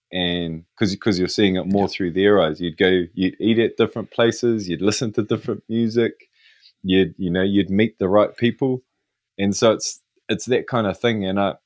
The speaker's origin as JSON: {"language": "English", "country": "New Zealand", "said": "as a Māori photographer, growing up in Te Ao Māori, I want us to reclaim our storytelling"}